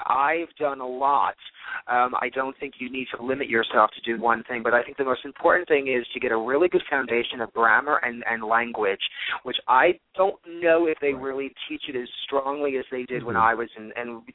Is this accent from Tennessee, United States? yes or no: no; Hoboken, New Jersey, United States; Now, remember, I grew up in Hoboken, New Jersey, an Italian Catholic family. I went to St. Anne's School.